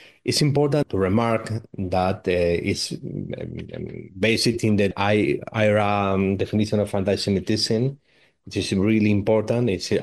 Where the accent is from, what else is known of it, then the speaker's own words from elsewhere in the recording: Madrid, Community of Madrid, Spain; now in Malaga, Spain; Okay, well, I am from Madrid, but I live in Malaga